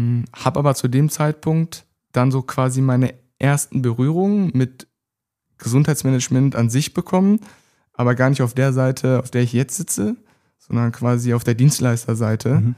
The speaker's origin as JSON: {"language": "German", "town": "Bochum", "region": "North Rhine-Westphalia", "country": "Germany", "tie": "born or raised there", "said": "Hier in Bochum habe ich das gemacht, bin Bochumer Junge"}